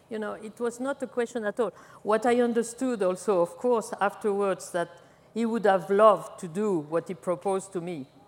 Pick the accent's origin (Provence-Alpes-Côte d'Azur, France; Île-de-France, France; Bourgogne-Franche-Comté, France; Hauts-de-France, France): Provence-Alpes-Côte d'Azur, France; Grasse; English is a second language; My hometown is the capital of perfume, Grasse. And so we were growing roses and jasmine.